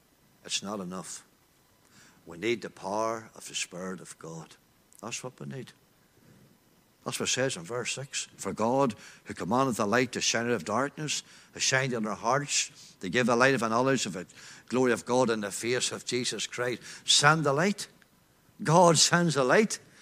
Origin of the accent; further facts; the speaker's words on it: Glenanne, Northern Ireland, United Kingdom; I'm from Glen Ann, outside Market Hill, and there was a wee gospel hall at the corner called the CWU.